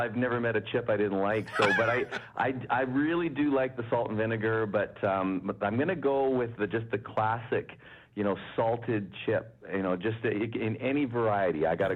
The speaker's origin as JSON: {"language": "English", "country": "Canada", "said": "I remember when I came back from Nashville and started living back here in Canada."}